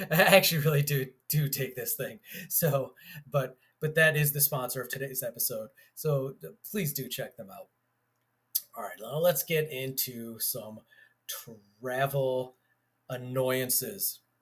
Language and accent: English; Chicago, Illinois, United States; back in my hometown of Chicago, if you're hitting Ravinia